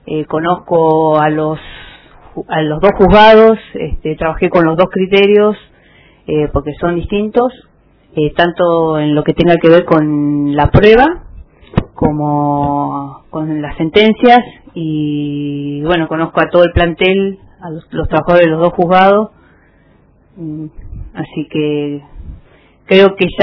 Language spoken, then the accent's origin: Spanish; Comodoro Rivadavia, Chubut, Argentina; Soy de Comodoro Rivadavia y me presento para el cargo de juez laboral